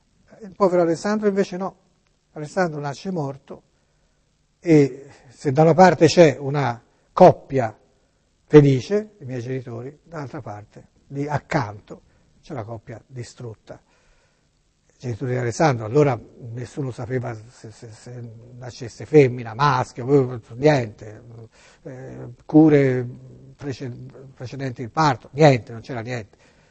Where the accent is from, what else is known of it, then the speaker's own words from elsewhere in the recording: Florence, Tuscany, Italy; born there; Io sono nato in Via degli Alfani, pieno centro di Firenze, in un edificio che adesso è una facoltà universitaria, proprio di fronte alla rotonda dei Brunelleschi